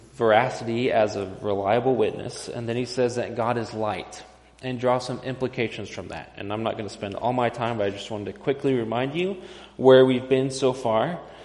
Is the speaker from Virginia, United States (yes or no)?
no; Texas, United States; now in Montana, United States; most of you will remember that I'm not originally from Montana. I'm from Texas.